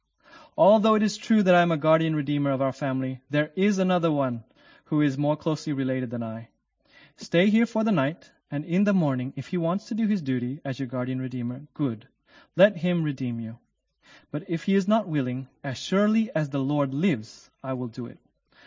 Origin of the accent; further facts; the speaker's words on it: North Sumatra, Indonesia; I come from the Batak tribe in northern Sumatra in Indonesia.